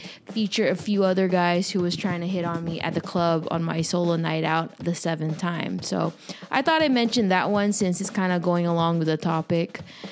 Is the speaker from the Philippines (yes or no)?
yes; Philippines; "Are you Vietnamese?" Me. "No, I'm Filipino."